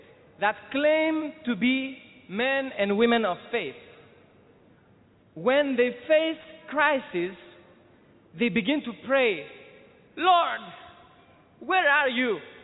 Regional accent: Greece; I come from Greece.

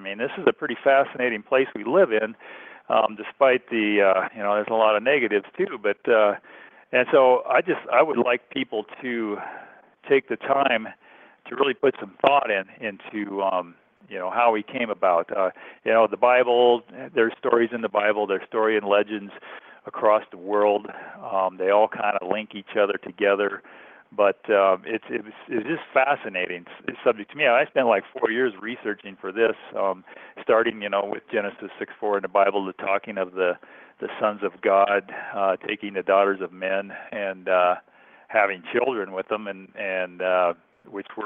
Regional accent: Montana, United States; Well, I'm from Montana. I still live there. I'm also a airline pilot, which is I travel around quite a bit. But born and raised in Montana.

